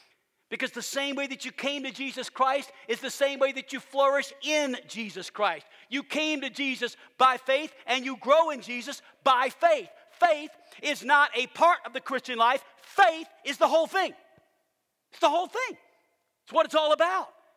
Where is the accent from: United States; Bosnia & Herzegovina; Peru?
United States; New Orleans, Louisiana; I mean, listen, we grew up in New Orleans, Louisiana.